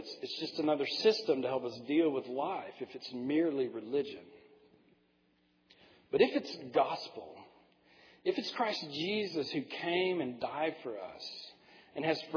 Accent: Tyler, Texas, United States; I grew up here in Tyler until I went off to college.

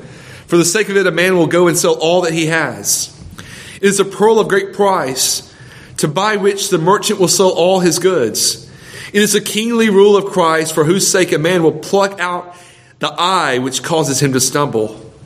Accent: Georgia, United States; So I grew up in Georgia.

